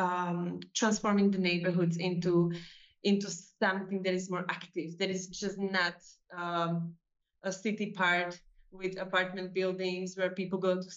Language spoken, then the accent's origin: English; Trenčín, Trenčín Region, Slovakia; English is a second language; So I'm actually originally from Trenčín, where I'm now and where this project is based.